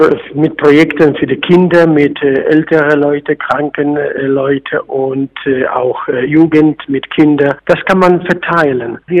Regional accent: Poland; German is a second language; sagt man bei uns in Polen ein Sprichwort, von Korn zu Korn, es kann man einen Sack sammeln.

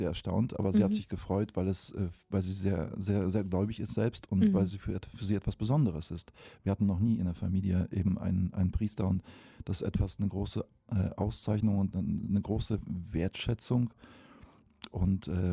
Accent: West Pomeranian Voivodeship, Poland; German is a second language; wenn ich in der Heimat in Polen bin, ich komme aus der Nähe von Stettin

